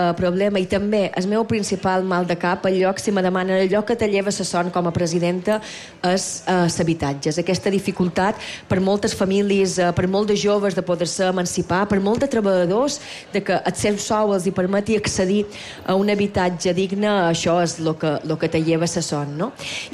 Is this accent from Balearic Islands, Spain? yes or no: yes; Balearic Islands, Spain; I és vera que tots som mallorquins, menorquins, eivissencs o formenterans.